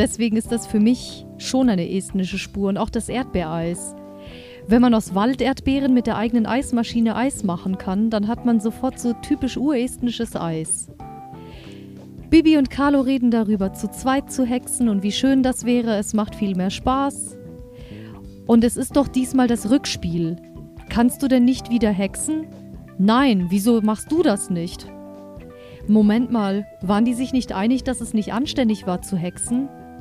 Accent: Germany; born there; Ich bin ja auch in Deutschland geboren, bin aber auch ausländischstämmig.

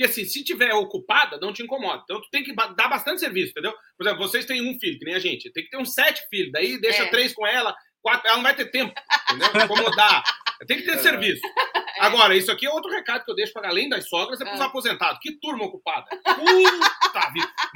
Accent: Brazil; a gente é brasileiro e a gente no Brasil sabe como é que é a nossa questão da segurança

